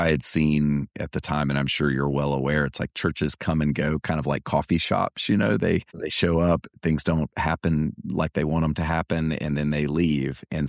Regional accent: Atlanta, Georgia, United States; born there; I was born in Atlanta. It's my home.

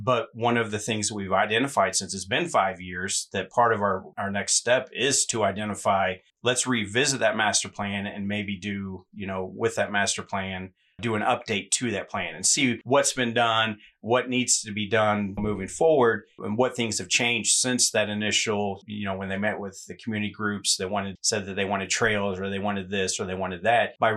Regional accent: Jefferson City, Missouri, United States; You know, I look back to what parks did for me as a child growing up in Jefferson City, and I'll never forget, because we lived at the very top of Jefferson Street, almost by Highway 54, the viaduct right there.

